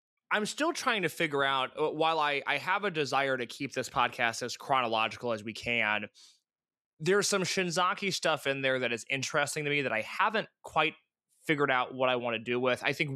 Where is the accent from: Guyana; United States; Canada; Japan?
Japan; Tokushima; I had withdrawn to my hometown of Tokushima and kept myself hidden away.